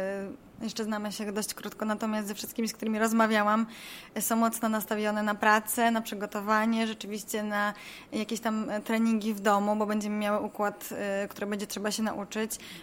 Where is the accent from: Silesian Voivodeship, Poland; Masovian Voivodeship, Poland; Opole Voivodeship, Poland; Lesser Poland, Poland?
Opole Voivodeship, Poland; Opole; jestem z Opola.